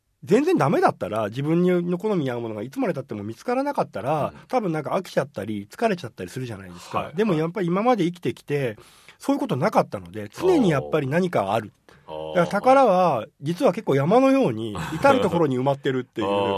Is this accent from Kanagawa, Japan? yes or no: no; Nagoya, Aichi, Japan; 高校まで僕地元愛知県名古屋なんですけど、名古屋に高校生までいて